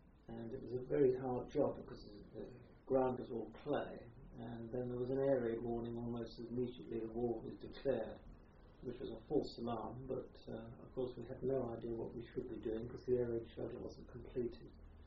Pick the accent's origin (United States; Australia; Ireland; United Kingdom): United Kingdom; Aldeburgh, East of England; born there; I was born in Aldborough in Suffolk. It's where the family home was. My grandfather was a country doctor in Saxmundham.